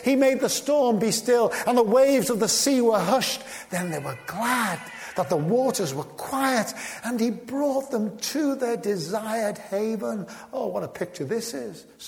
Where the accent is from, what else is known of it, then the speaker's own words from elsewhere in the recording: Liverpool, North West England, United Kingdom; Now, when we grew up in the Dingle, you had respect for old timers.